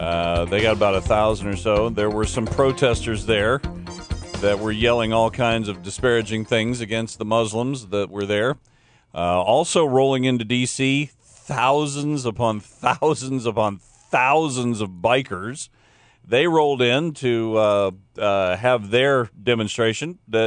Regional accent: Florida, United States; Terry Jones got arrested yesterday in my home state or my home area of Polk County, Florida.

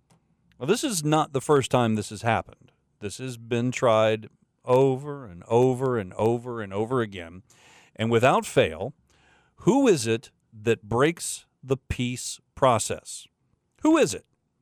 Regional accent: United States; We as an American people need to support the Israeli people, plain and simple.

